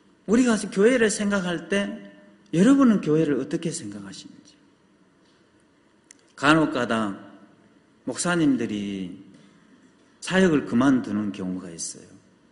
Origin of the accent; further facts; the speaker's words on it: Sinan, South Jeolla, South Korea; 저희 어머니가 전라남도 신안군이 저희 고향인데 거기서 배를 타고 목포에 나오면 1시간 돼요